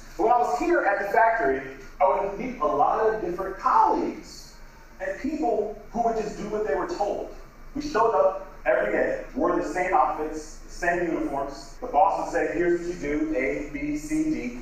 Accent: Brooklyn, New York, United States; But I grew up in Brooklyn, New York. Actually, a couple blocks away from

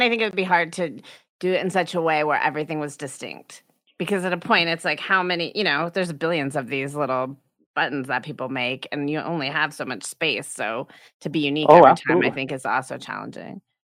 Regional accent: Colorado, United States; probably Americans from the South differently than like me. I'm from Colorado.

